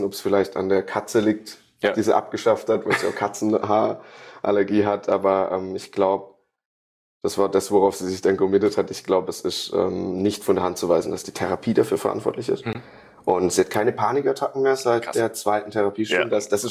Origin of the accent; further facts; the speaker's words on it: Karlsruhe, Baden-Württemberg, Germany; ich komme aus Karlsruhe, da wird jetzt bald vielleicht wieder so ein großes Reha-Zentrum eröffnet, munkelt man.